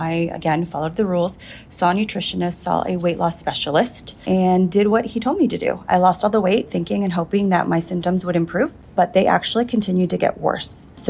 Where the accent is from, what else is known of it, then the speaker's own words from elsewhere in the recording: San Diego, California, United States; So I am from San Diego, California.